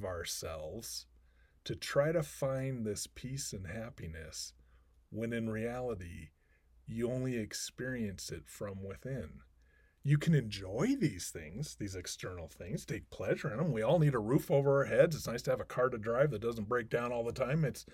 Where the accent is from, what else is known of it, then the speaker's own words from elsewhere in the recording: Seattle, Washington, United States; Growing up in Seattle, Washington, you'll understand, it's warm, it's nice.